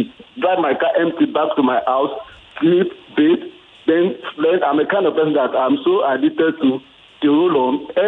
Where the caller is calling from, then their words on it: Ibeju-Lekki, Lagos, Nigeria; calling you from Elemoro, Ibejulekki.